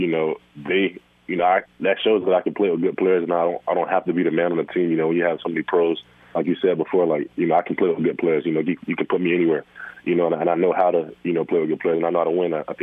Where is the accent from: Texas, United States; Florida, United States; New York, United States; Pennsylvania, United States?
Florida, United States; You know, I'm from South Florida, so that's all we kind of play down there is football.